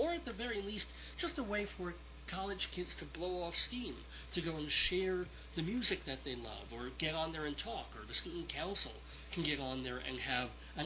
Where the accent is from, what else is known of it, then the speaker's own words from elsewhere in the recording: New York, United States; now in Colorado, United States; in the summer we moved from New York to Northern Colorado, and I had lived in New York or around it all my life.